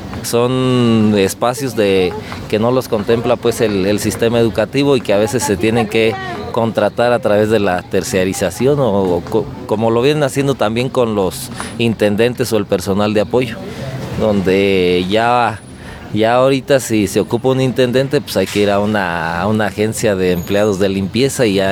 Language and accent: Spanish; Mexico; Nosotros como mexicanos, desde nuestros antepasados